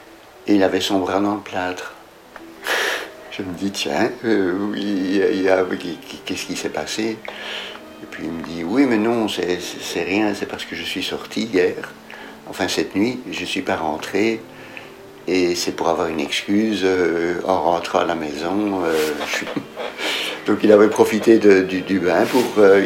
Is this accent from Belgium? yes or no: yes; Brussels, Belgium; born there; now in Mechelen, Belgium; Je suis né à Bruxelles et j'habite actuellement à Malines.